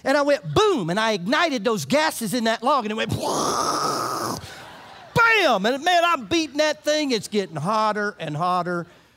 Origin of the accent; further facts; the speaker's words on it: Florida, United States; I'm from Florida. I have no idea what a pre-soaked log is.